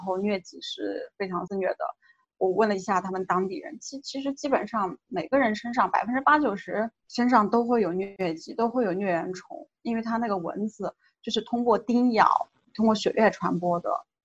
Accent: China; moved away as an adult; now in Mali; 特别是从中国来到了马里，所以对我来说反差挺大的

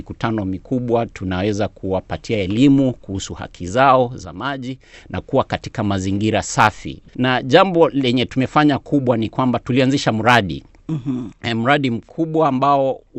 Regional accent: Kenya; Na hata mimi natoka Kenya, najua hayo vizuri.

